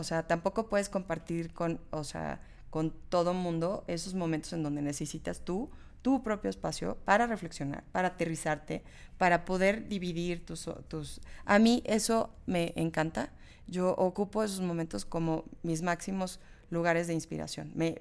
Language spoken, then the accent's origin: Spanish; Mexico; Pues somos mexicanas, gorda. Es que es un tema porque, bueno, tú que viviste obviamente fuera, yo que he vivido fuera